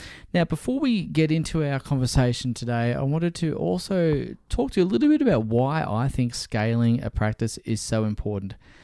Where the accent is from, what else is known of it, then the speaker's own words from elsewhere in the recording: Brisbane, Queensland, Australia; So what ended up happening is we moved back to my hometown, which is Brisbane